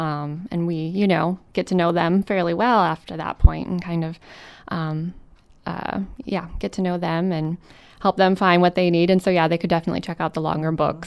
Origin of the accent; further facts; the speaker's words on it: Spencer, Iowa, United States; I grew up in Spencer, Iowa, which is just about 3 hours north of here. Lived there pretty much my whole life.